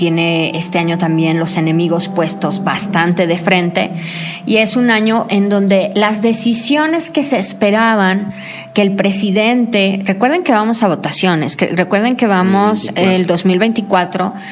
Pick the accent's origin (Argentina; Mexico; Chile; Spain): Mexico; las carencias que como pueblo mexicanos, ¿no?, tenemos